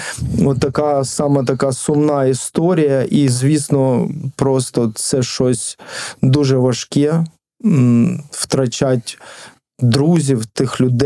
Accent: Nikopol, Dnipropetrovsk Oblast, Ukraine; Звісно, я з Нікополя, і мій рідний будинок, тобто квартира, в якій я виріс, я там, звісно, ну, давно не живу

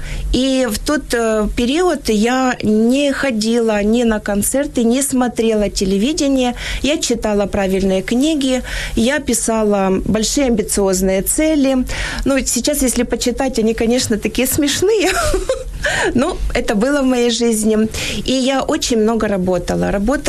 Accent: Kropyvnytskyi, Kirovohrad Oblast, Ukraine; я вообще сама из Кировограда, у меня было в Кировограде все хорошо.

